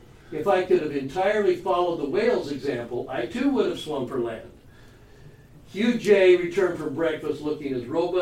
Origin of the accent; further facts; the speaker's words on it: Layton, Utah, United States; By the way, I did, growing up in Layton, in Utah, I would occasionally talk to police